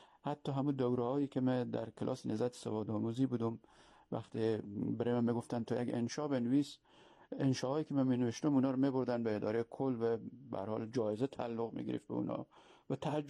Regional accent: Iran; also born or lived in Herat, Afghanistan; تا صنف دوم ابتدایی در هرات درس خوندم که خب بعد از او به خاطر بحران سیاسی نظامی که در افغانستان اتفاق افتاد بعد از کودتای 7 سوگر 1357 به دنبال و تجاوز شوروی به افغانستان، مثل خیلی های دیگه ما هم آواره ایران شدیم.

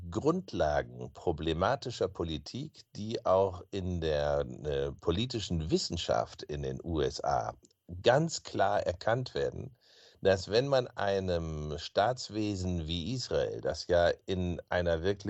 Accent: Germany; Und das sage ich als Deutscher, als Europäer

